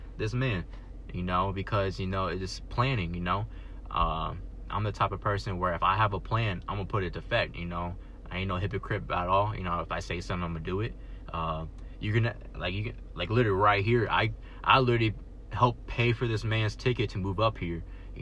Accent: Texas, United States; also born or lived in Georgia; now in Alaska, United States; I grew up down in the South. I grew up in Texas, you know, Texas, Georgia, that area. That's where I'm from.

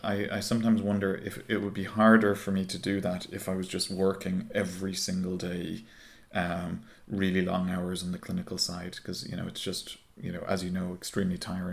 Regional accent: Ireland; moved away as an adult; So my background, as some of the listeners can probably tell, is that I'm originally from Ireland. I went to medical school in Dublin and did my initial ophthalmology training there.

